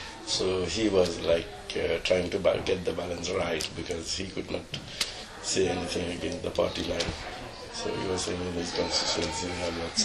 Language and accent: English; Mauritius; now in United Kingdom; from Mauritius. I hope you know where is Mauritius.